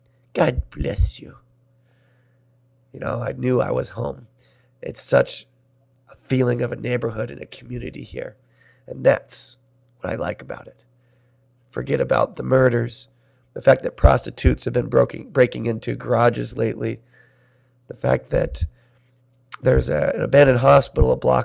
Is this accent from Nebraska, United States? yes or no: yes; Nebraska, United States; now in Detroit, United States; I'm not a great candidate for this because I grew up in Nebraska. What do I know about urban life?